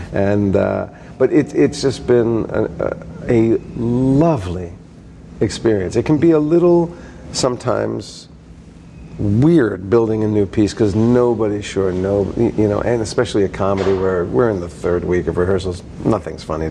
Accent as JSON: {"language": "English", "region": "New Jersey", "country": "United States", "tie": "born or raised there", "said": "I grew up in New Jersey. When I discovered theater. It was all about New York."}